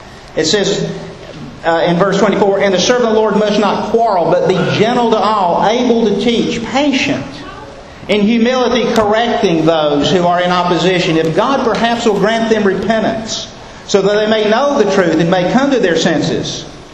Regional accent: Alabama, United States; I said, "Where do you think I'm from?" And they said, "Alabama." I go, "How did you know that?"

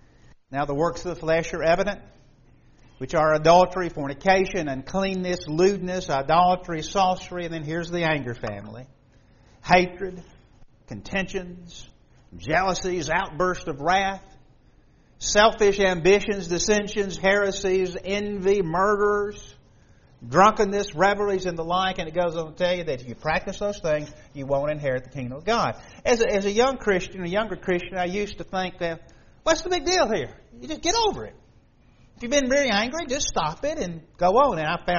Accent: Alabama, United States; born there; also born or lived in Nebraska / Virginia; I know I was born in Alabama, spent most of my life in Alabama, but I live a little bit in Nebraska and Virginia

